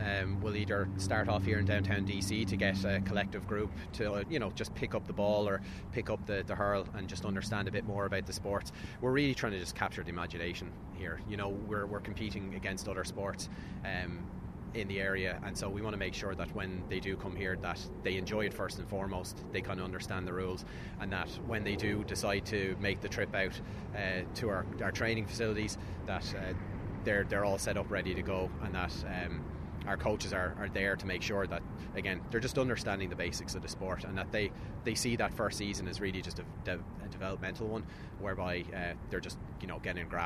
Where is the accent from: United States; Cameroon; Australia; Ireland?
Ireland; You know, all the familiarities at home, just how we all interact with each other as Irish people.